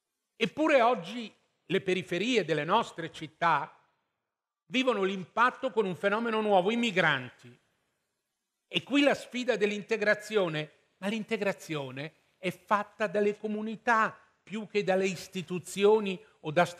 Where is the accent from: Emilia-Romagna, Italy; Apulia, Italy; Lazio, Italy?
Lazio, Italy; Rome; perché io sono di Roma, non so se si è capito.